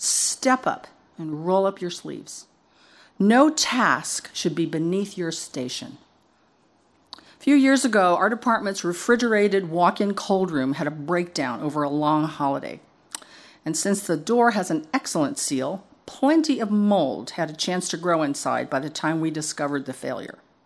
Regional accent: Missouri, United States; The song resonated with me as a youngster because I grew up in Missouri, the Show Me State.

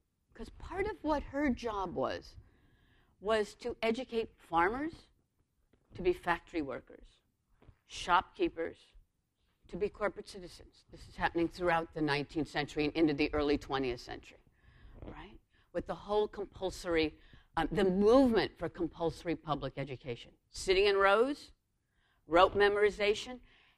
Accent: Chicago, Illinois, United States; Now, I'm from Chicago, so this is a little bit made up.

